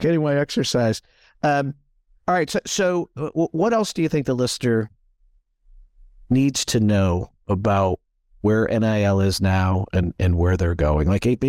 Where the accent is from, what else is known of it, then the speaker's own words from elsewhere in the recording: Connecticut, United States; I'm from Connecticut. Every bar is shut down.